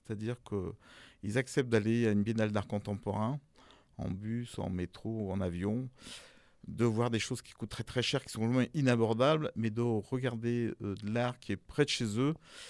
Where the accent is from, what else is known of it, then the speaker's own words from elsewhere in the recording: Lyon, Auvergne-Rhône-Alpes, France; je parle souvent de Lyon parce que je suis lyonnais